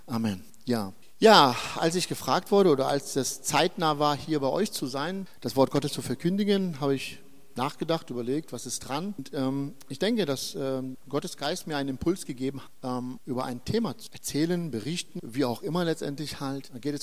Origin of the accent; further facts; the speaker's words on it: Hildesheim, Lower Saxony, Germany; ich komme aus Hildesheim. … Ich bin 44, noch 44, bald 45. Bin verheiratet und wohne in Hildesheim und diene dort in der Gemeinde Ecclesia.